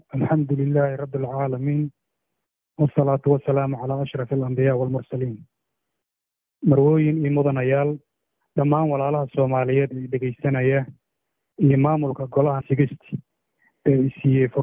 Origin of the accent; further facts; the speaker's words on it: Kismayo, Lower Juba, Somalia; also born or lived in Buuleberde; 19 April 1968 waxaan ku dhashay degmada Buuleberde, gobolka Hiiraan ee Soomaaliya. Markii 3 sano aan jiray 1971, aabahay oo askari ahaa waxaa loo soo bedelay degmada Kismaayo